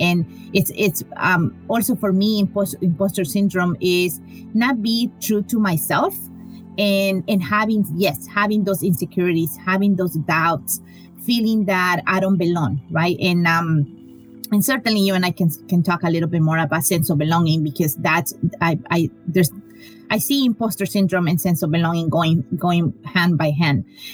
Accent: Choluteca, Honduras; now in United States; So I was born in Choluteca, Honduras. We don't really hear much of the Central American immigration, but I came with my family to the U.S. in 1996, and I was 20 years old.

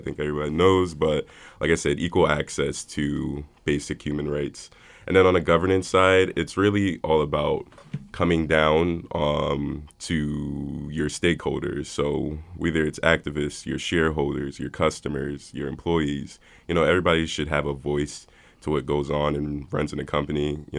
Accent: New Haven, Connecticut, United States; As a child growing up in New Haven, we were bordering Hamden, Connecticut

